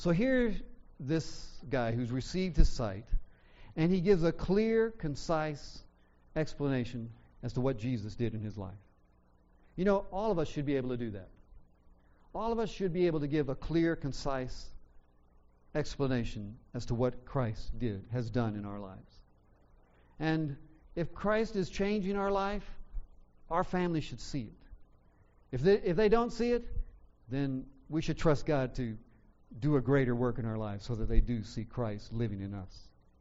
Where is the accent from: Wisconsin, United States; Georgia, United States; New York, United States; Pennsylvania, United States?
Georgia, United States; now in California, United States; I grew up in the South, and, you know, in the South, in Georgia, people often, you know, sat on their porch